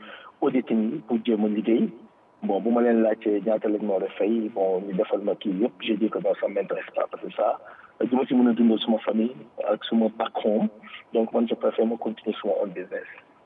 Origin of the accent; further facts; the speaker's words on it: Ziguinchor, Senegal; born there; je suis né à Ziguinchor, Fofula Djoudou. En 1991, octobre, 10 octobre